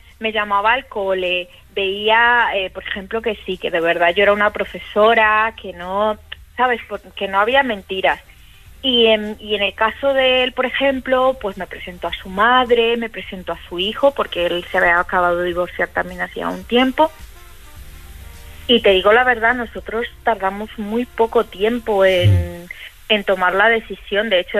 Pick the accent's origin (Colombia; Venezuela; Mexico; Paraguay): Colombia; now in Spain; Yo soy colombiana, mi esposo es español